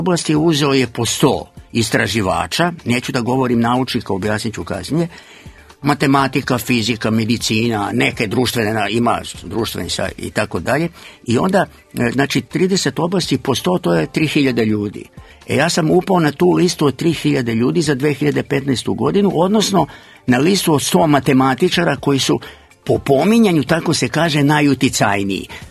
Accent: Dobra Voda, Serbia; kad sam se školovao tamo gde sam rođen u Dobroj Vodi, kako sam završio školu

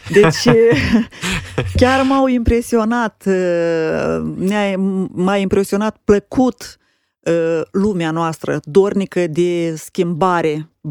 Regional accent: Romania; dar din România toți suntem din acest grup

